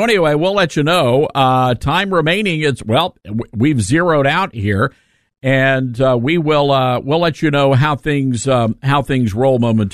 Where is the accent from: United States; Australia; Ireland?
United States; Germantown; And I can't tell you to do that and then stay at home when something bad happens in my hometown. I just can't do that. So we've been telling you for the past couple of weeks now that there was an effort by our Germantown school board, where I live